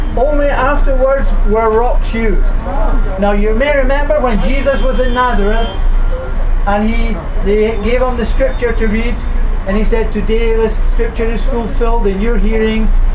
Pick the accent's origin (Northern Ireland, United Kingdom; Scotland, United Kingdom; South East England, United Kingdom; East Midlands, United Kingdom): Scotland, United Kingdom; You may have picked up something from the accent that originally I'm from Scotland, okay?